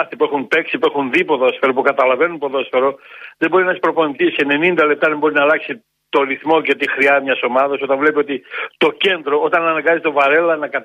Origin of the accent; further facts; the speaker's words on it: Thessaloniki, Central Macedonia, Greece; δεν είμαι ΠΑΟΚτής, είμαι Θεσσαλονικιός.